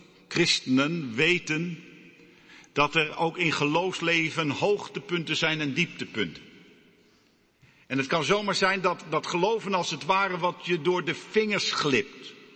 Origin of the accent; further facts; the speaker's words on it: Amsterdam, North Holland, Netherlands; Ik ben opgegroeid, geboren en getogen in Amsterdam.